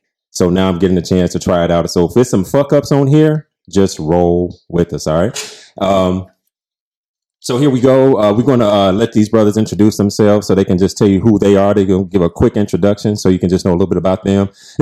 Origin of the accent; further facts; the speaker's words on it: Pine Bluff, Arkansas, United States; They are none other than Larcio Walters and Graylin Walters from my hometown of Pine Bluff, Arkansas.